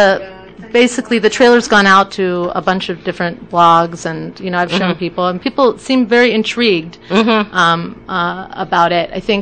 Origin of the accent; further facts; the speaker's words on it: Atlanta, Georgia, United States; Well, I grew up in Atlanta and went to public school and then Woodward Academy for high school.